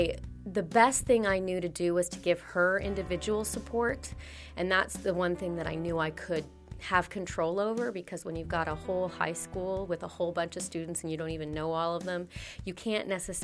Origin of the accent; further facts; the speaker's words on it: United States; So I moved to New York City because I'm from the States.